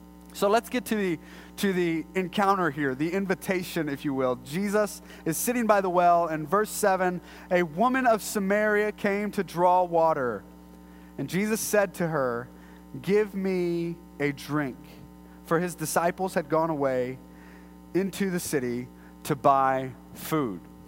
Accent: Brazoria, Texas, United States; I'm from Brazoria. Is that down there by Harlingen? No, it's not by Harlingen. It's south of Houston.

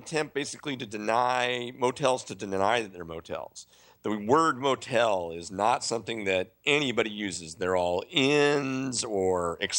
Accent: San Bernardino, California, United States; also born or lived in Rialto; I'm from San Bernardino originally, though I lived in Rialto, so I'll stay out of that fight.

